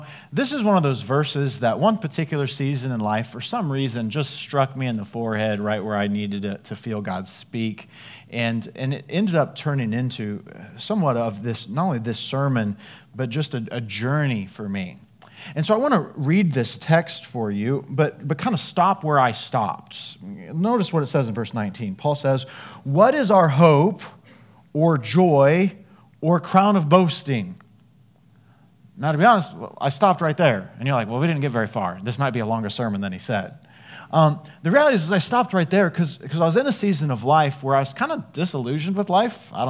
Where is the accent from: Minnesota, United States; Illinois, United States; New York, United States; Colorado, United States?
Colorado, United States; I'm from Colorado originally, love the mountains.